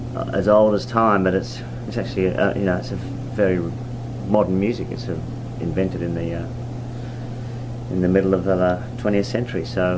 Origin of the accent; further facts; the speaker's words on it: Adelaide, South Australia, Australia; I was going to folk clubs in my hometown of Adelaide in 74, so that music was around.